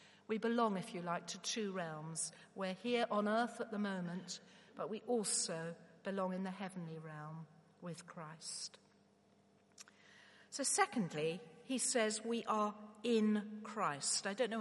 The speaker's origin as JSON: {"language": "English", "town": "Nottingham", "region": "East Midlands", "country": "United Kingdom", "tie": "born there", "also_born_or_lived": "Africa", "lives_now": "Bristol, United Kingdom", "said": "Or do I say I come from Africa because that's where I was brought up? Or do I say I come from Nottingham? That's where I was born. But I only lived there for 8 weeks till we moved."}